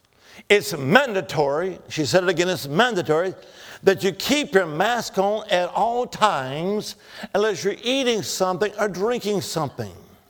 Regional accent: Alabama, United States; now in Salem, United States; I'm from Salem, Virginia. I'm originally from the Holy Land. Where's that? Alabama. Roll Tide. But I now live in Salem.

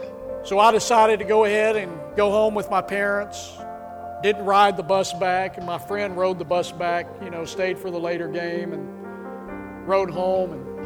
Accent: Austin, Texas, United States; when I was growing up in Austin, Texas, called Glad Tidings

